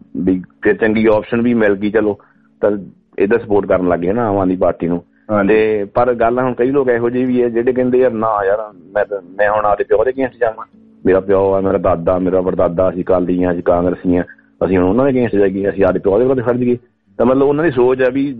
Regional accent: Punjab, India; ਮੈਂ ਖੁਦ ਪੰਜਾਬੀ ਹਾਂ

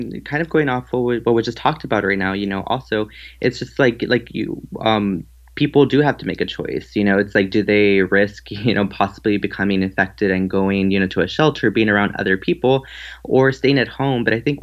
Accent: Texas, United States; I grew up in the Rio Grande Valley.

